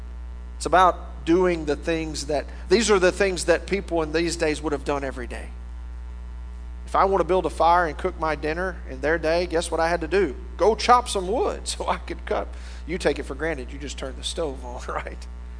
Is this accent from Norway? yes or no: no; Louisiana, United States; I'm from Louisiana. We have parishes. I don't know why.